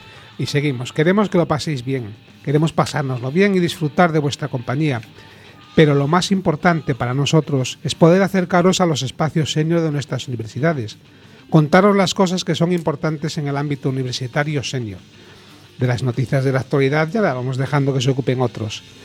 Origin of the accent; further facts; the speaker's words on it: Castile and León, Spain; En mi pueblo, allá en el Bierzo, vamos más adelantados